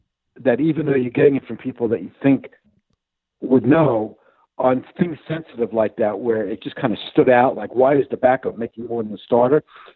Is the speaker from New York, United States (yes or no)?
yes; New York, United States; now in Dallas, United States; But the fact that I came directly from New York, I had no allegiance to the Cowboys.